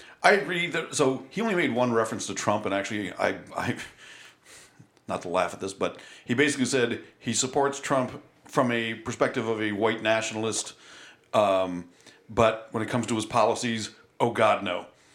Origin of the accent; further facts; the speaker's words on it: United States; I think as an American, I very naively have kind